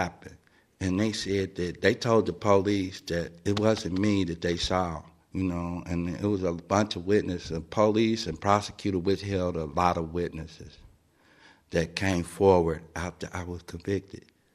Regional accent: Cincinnati, Ohio, United States; Well, in 1985, I was arrested for a murder and a robbery in the state of Ohio. I'm from Cincinnati, Ohio.

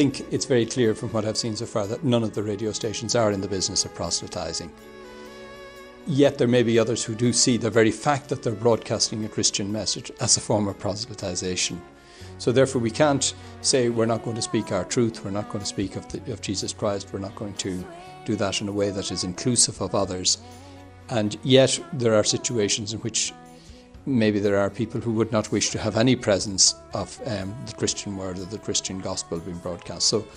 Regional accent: Ireland; I suppose, I come from Ireland, we've been through a process there

